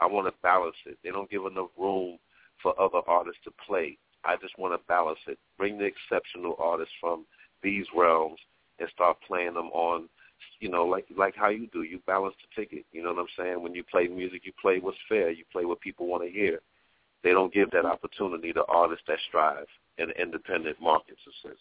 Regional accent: Brooklyn, New York, United States; I'm from Flatbush, Brooklyn, man. I don't have a choice with this.

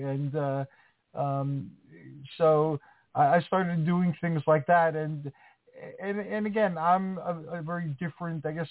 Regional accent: Greece; English is a second language; now in United States; in the tradition where I was raised from Greece, people believed in those things.

